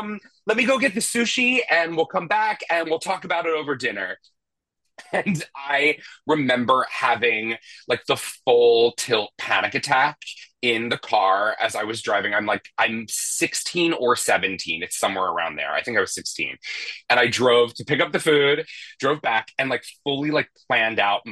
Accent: Pennsylvania, United States; But I'm from Bucks County, Pennsylvania.

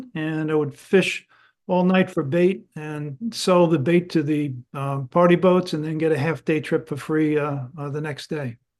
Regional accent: Dix Hills, New York, United States; born there; I was born up island in Dix Hills and started coming out to Montauk about 1968

